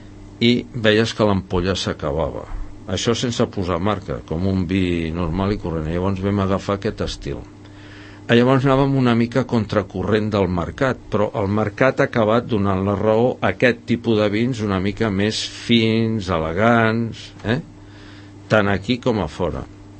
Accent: La Morera de Montsant, Catalonia, Spain; Nosaltres som de la Morera Montsant i a l'altra banda és el terme de Pobleda

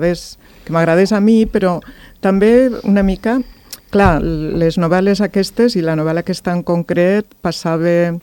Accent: Lleida, Catalonia, Spain; perquè jo sóc de Lleida

